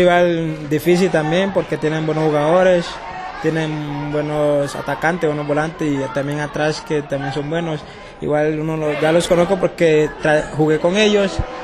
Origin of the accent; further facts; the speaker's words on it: Colombia; uno como es colombiano, uno trata de hacer su comida colombiana.